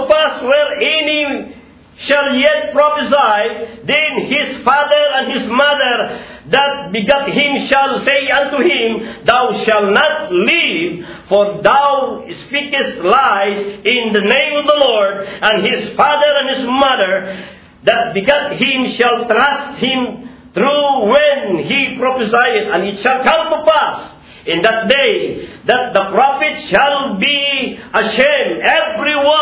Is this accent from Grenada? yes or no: no; Philippines; Yeah, because sorry, I'm Filipino.